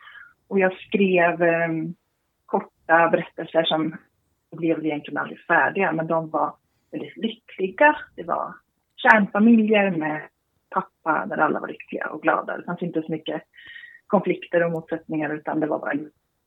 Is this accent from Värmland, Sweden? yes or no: no; Norrköping, Östergötland, Sweden; jag befinner mig i Norrköping. Där också min bok utspelar sig. Jag är född här och uppvuxen här och har kommit tillbaka hit.